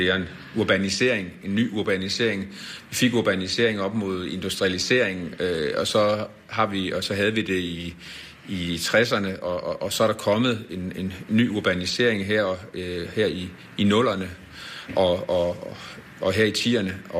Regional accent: Aalborg, North Denmark Region, Denmark; jeg kommer jo fra Aalborg, og jeg har vokset op deroppe og boet også i en lille landsby. Da jeg startede i skolen, var det en lille landsby syd for Aalborg, der hed Færslev.

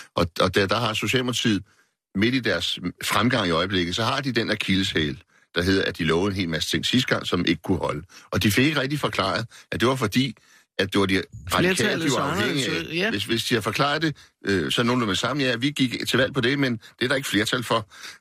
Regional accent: Gladsaxe, Capital Region of Denmark, Denmark; nu er jeg opvokset i Gladsaxe

